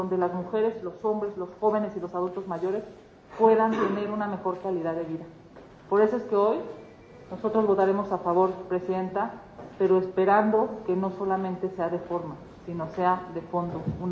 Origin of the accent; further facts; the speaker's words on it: Mexico City, Mexico; Para quienes somos chilangos, se vuelve muy complicado tener el derecho de acceso a la salud en la ley